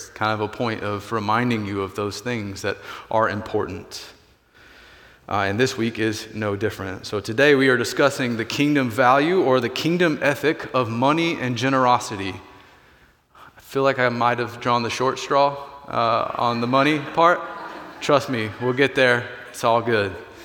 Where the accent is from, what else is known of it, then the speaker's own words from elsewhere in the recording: the South, United States; accent: drawl; So, I grew up in the South. Some of you might know that. Some of you might not. I feel like my drawl is going away.